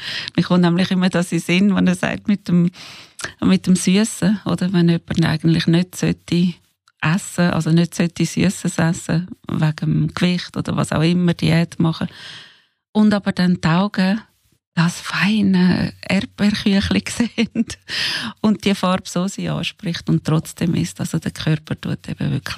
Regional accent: Switzerland; Und auch bei uns in der Schweiz einmal die Wissenschaftler einmal dahinter würden

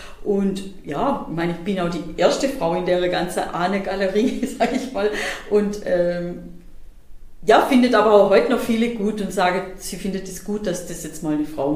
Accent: Wolterdingen, Baden-Württemberg, Germany; born there; Also ich bin tatsächlich schon in Wolterdinge geboren. Ich bin auch im Rathaus geboren, sogar in Wolterdinge, da meine Eltern früher wohnt, weil mein Vater Ratsschreiber war.

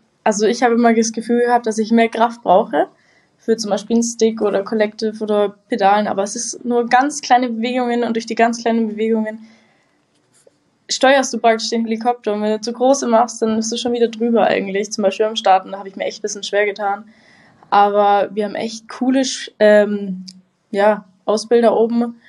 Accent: Garmisch-Partenkirchen, Bavaria, Germany; Ich komme aus Garmisch sogar. Aus also Garmisch. Direkt an den Alpen.

